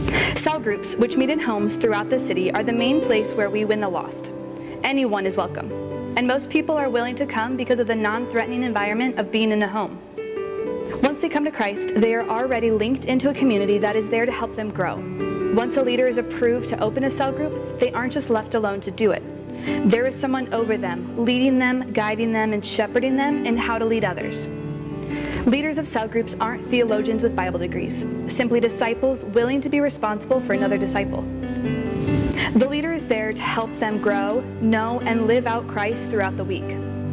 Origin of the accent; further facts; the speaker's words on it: Clear Lake, Iowa, United States; And we are both missionaries from Clear Lake, Iowa, working, serving, and on staff at Genesis Church.